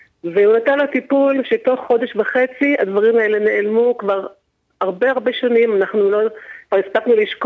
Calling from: Central Israel, Israel; שלום, אני מדברת ממרכז הארץ.

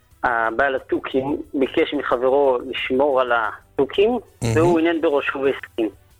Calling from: Jerusalem, Jerusalem District, Israel; אני מירושלים.

